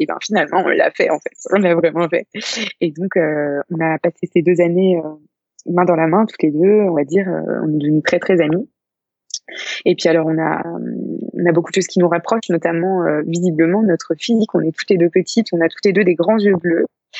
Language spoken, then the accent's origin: French; Auray, Brittany, France; now in Bordeaux, France; moi, je suis originaire du côté de Vlaine, de Auray précisément, dans le Morbihan. Donc je suis vraiment bretonne pure blanche, même si bah, maintenant j'ai migré à Bordeaux depuis 10 ans.